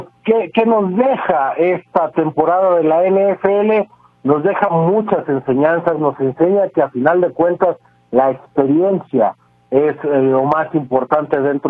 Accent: Mexico; Pues nos espera muchísimo, especialmente como mexicanos

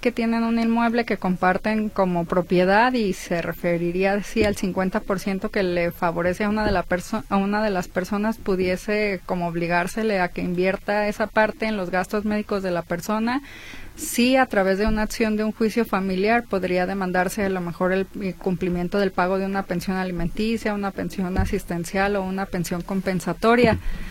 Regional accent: Mexico; yo creo que es una creencia popular que como mexicanos tenemos arraigada

